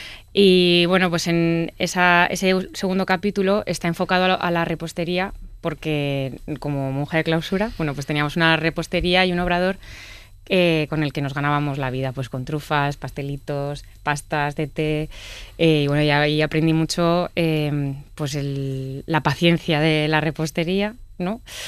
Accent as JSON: {"language": "Spanish", "town": "Madrid", "region": "Community of Madrid", "country": "Spain", "said": "los madrileños tenemos un pequeño defecto, que es que no sabemos guardar y conservar nuestra cultura."}